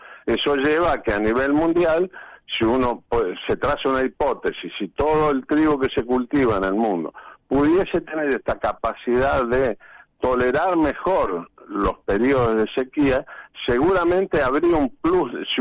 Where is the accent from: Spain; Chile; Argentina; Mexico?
Argentina; que somos acá de Argentina